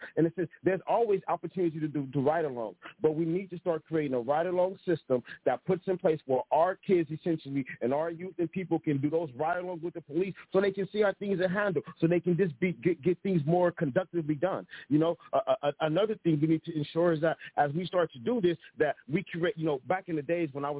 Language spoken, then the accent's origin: English; Compton, California, United States; born there; Because, you see, when I was born in Compton